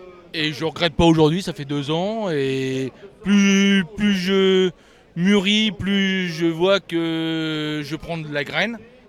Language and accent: French; Grand Est, France; now in Cholet, France; Je viens de la Champagne, moi, de la Champagne. Et depuis 15 ans maintenant, je suis dans le Maine-et-Loire, du côté de Cholet.